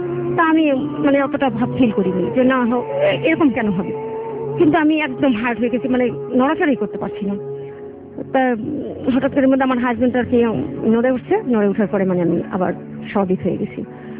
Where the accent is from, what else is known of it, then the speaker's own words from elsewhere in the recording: Dhaka, Dhaka Division, Bangladesh; আমি আসছি মিরপুর ঢাকা থেকে।